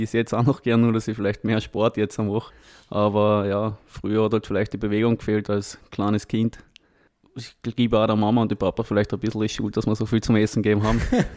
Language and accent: German; Klagenfurt, Carinthia, Austria; Also ich bin eigentlich direkt aus Klagenfurt, am schönen Wörthersee.